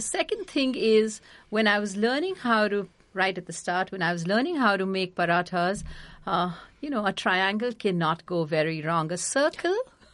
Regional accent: India; as an Indian person here

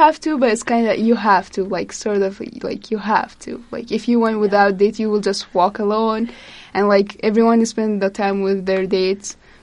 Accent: Egypt; And I am from Egypt.

